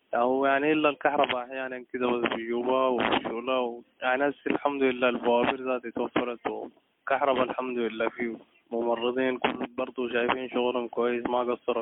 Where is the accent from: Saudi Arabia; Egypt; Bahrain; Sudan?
Sudan; Nyala, South Darfur; born there; من مواليد نيالة.